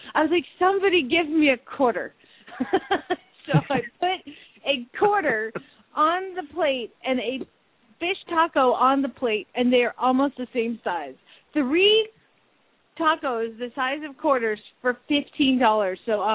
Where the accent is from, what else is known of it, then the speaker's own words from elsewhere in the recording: Atlanta, Georgia, United States; Well, the name of the band is … I grew up in Atlanta, Georgia with those guys